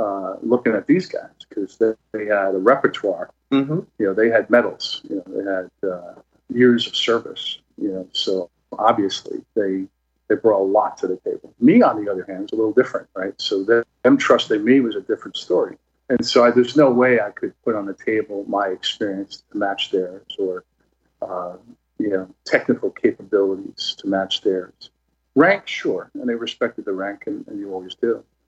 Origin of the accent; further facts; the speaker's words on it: New York City, New York, United States; growing up in New York City, as you can imagine, is pretty intense